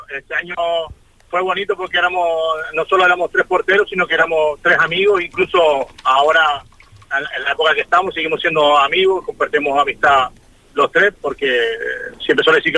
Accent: Corralejo, Canary Islands, Spain; y yo que somos de Corralejo y lo sentimos

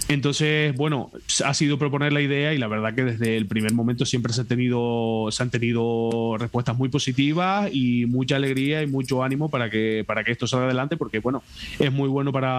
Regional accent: Canary Islands, Spain; como canario que soy, independientemente de que no estoy en la isla de La Palma, soy canario

